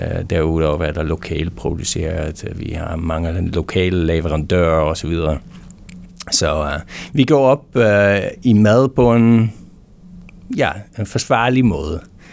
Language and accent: Danish; Netherlands; Danish is a second language; now in Sweden; Jeg er hollænder og flyttede til Sverige for mange år siden. I 2001 kom jeg til Sverige og bor der stadigvæk, men arbejdede siden 2001 i Danmark.